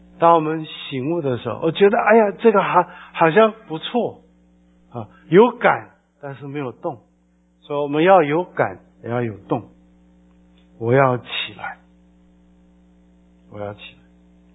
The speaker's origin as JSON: {"language": "Chinese", "country": "China", "said": "犹太人的天，像我们中国人的天，就是神的意思。"}